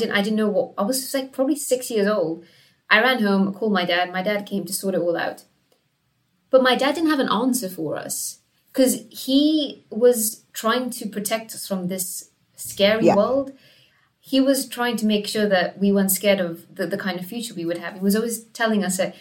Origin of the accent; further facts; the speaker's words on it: Gibraltar; I was raised in Gibraltar. So my parents came from India